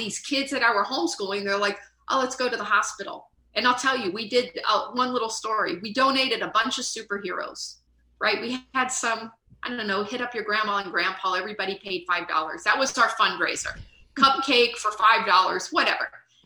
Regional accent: Ohio, United States; I grew up in Ohio.

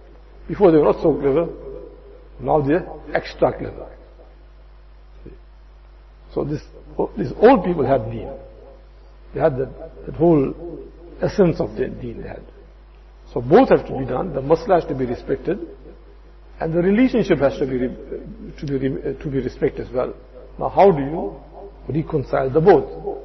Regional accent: India; moved away; I know when I came from India, so I said, what is this big net bayan and all that?

